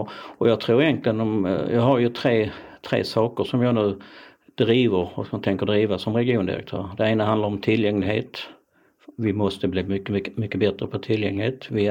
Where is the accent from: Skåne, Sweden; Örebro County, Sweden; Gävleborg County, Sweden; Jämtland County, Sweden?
Skåne, Sweden; Malmö; Men jag har vuxit upp i centrala Malmö